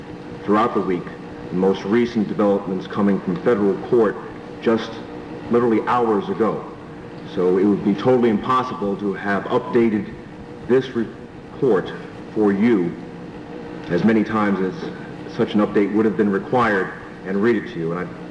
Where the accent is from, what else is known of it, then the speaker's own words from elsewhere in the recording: Glastonbury, Connecticut, United States; I'm from Glastonbury, Connecticut, and I'm the attorney for the Shroud of Turin Research Project.